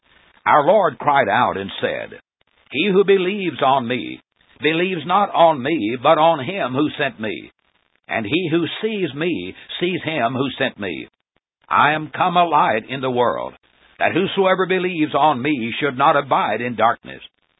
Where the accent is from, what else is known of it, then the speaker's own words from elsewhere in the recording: Portland, Tennessee, United States; When I was a boy growing up in the Corinth Church of Christ at Portland, Tennessee, we used to sing